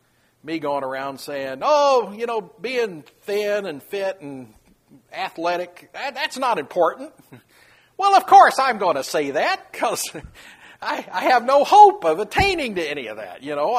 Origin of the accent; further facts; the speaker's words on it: United States; I might put my confidence in the fact that I am an American.